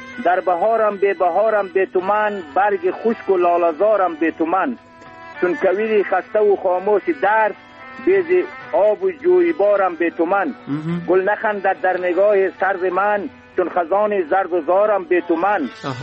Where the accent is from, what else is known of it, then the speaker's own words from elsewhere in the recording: Bamyan, Afghanistan; ما مردم خود اطراف هستیم، در شار نیستیم، ولایت ما بامیان و لسوالی کامر سید.